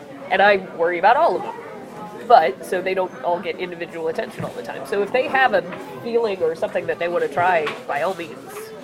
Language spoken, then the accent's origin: English; Fond du Lac, Wisconsin, United States; Fond du Lac is my hometown